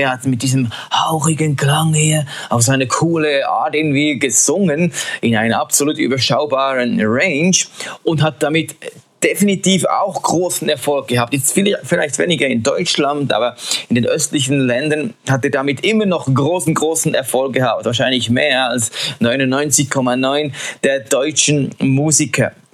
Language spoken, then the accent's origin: German; Switzerland; Und auch ich als Schweizer muss natürlich hier auch noch ein Beispiel anbringen.